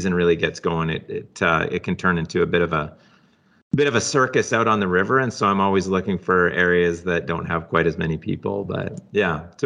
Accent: British Columbia, Canada; But I actually grew up in the Kootenays, which is where the headquarters are. And so I grew up in the Rockies and then eventually kind of migrated out west a little bit farther out to the coast.

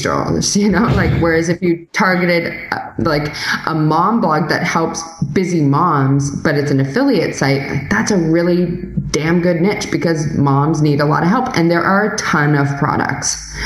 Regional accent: Toronto, Ontario, Canada; I'm from Toronto, and Toronto, it's just when we were living there, we had, okay, so I was living in Australia and then we went to New Zealand and then we went back to Toronto for about just under a year.

